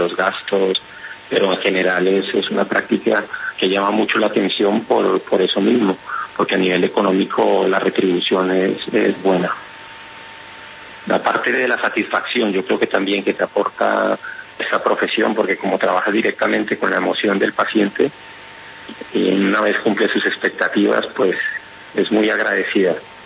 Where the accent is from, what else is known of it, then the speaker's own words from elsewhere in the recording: Bogotá, Colombia; moved away as an adult; also born or lived in Medellín; now in Spain; Soy de Bogotá y estudié en Medellín. Llevo 12 años aquí en España.